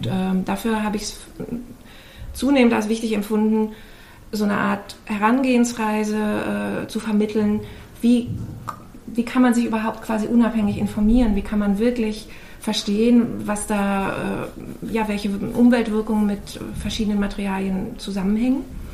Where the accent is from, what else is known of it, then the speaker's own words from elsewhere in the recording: Lusatia, Germany; Ich komme eben aus der Lausitz. Das ist eine Braunkohle-Region, die jetzt auch vor einem ganz großen Wandel steht.